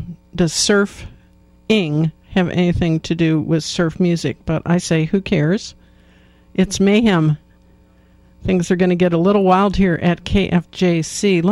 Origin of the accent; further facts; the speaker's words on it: Midwest, United States; I think maybe it's more of a thing growing up in the Midwest, hearing the ads on the radio that would go Sunday, Sunday for drag races.